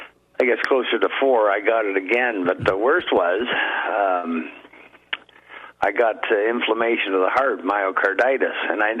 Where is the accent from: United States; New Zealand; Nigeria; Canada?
Canada; Hamilton, Ontario; now in Welland, Canada; Two of the hospitals, renowned ones in Hamilton, Ontario, my hometown, an hour away from where I am now, and one locally here in the next town, the Welland Hospital.